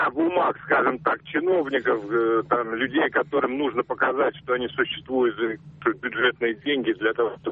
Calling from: Moscow, Russia

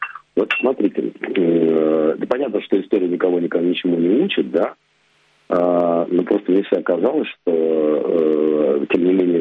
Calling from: Moscow, Russia; я из Москвы звоню. Пока из Москвы.

